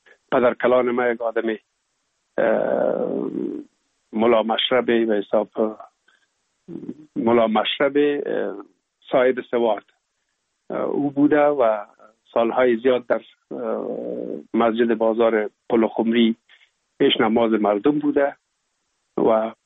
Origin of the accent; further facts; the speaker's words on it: Kabul, Afghanistan; also born or lived in Pul-e Khumri; ما در شهر پلخمری به دنیا آمدیم، یعنی در ولایت بغلان شهر پلخمری، و تا یک سالگی را ما هم در موش گذاشتندیم. بعد از او جاب کار بابی مساب در کابل میکرد و انتقال کرد به اینجا. ما همراه مادرم با بابیم یا پدرم آمدیم به کابل